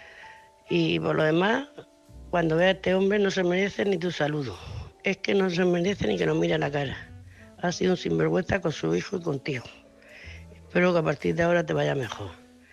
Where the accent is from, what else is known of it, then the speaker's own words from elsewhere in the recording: Murcia, Region of Murcia, Spain; de Murcia, corresponsal de Murcia.